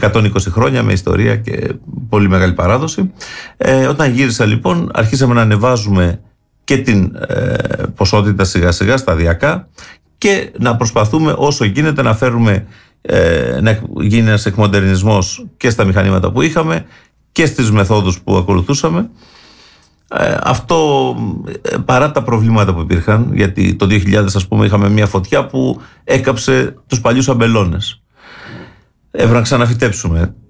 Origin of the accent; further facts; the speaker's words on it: Kiato, Peloponnese, Greece; Εμείς καταγόμαστε από το Κιάτο, είναι η πατρίδα μας